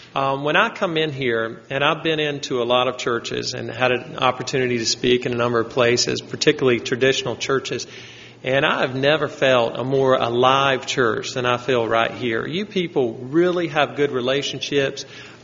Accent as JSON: {"language": "English", "town": "Salisbury", "region": "North Carolina", "country": "United States", "tie": "born or raised there", "said": "I grew up in Salisbury. There were 25,000 people or so in Salisbury 25 years ago."}